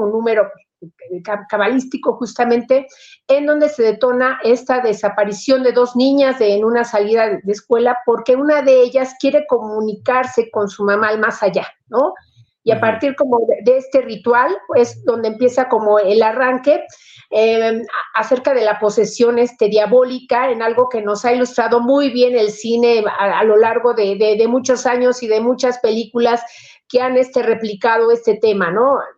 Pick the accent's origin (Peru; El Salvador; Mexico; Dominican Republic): Mexico; nuestra experiencia como espectadores mexicanos